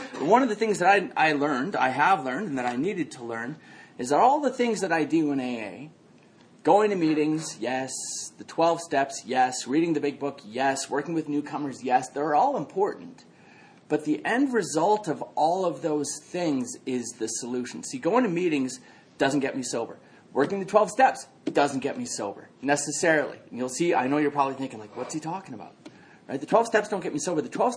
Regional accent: Calgary, Alberta, Canada; born there; So I will say that I was born in Calgary.

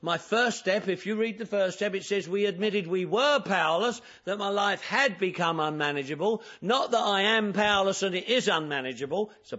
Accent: England, United Kingdom; now in United States; I'm English, for Christ's sake. Why wouldn't I? I'm in America.

